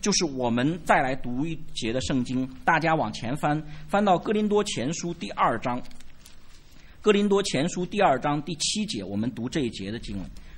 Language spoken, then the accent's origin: Chinese; China; 甚至像中国人当中，我们是中国人，